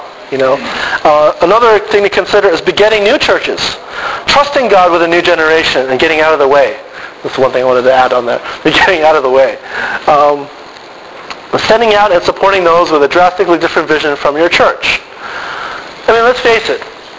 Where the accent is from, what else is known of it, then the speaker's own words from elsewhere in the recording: Los Angeles, California, United States; The one glaring example I have is the church I grew up in Los Angeles. I grew up in a Christian Missionary Alliance church.